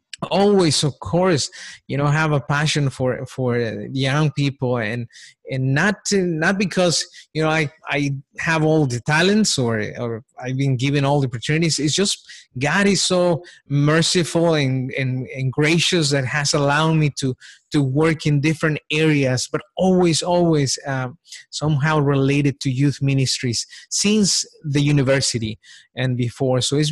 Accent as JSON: {"language": "English", "town": "Guadalajara", "region": "Jalisco", "country": "Mexico", "tie": "born or raised there", "said": "Yes, well, I'm a Mexican. I was born and raised in Mexico, and actually, most of my life is spent in Guadalajara, a beautiful city, close to the Ocean Pacific"}